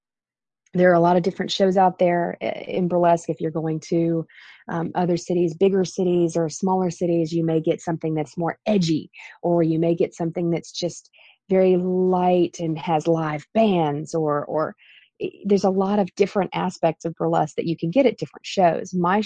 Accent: Winston-Salem, North Carolina, United States; I had moved to Charlotte from, I grew up in Winston-Salem

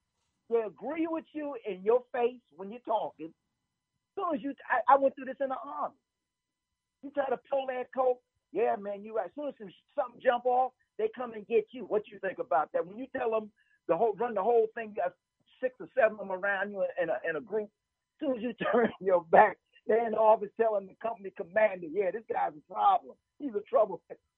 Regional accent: Brooklyn, New York, United States; I'm originally from Brooklyn, New York.

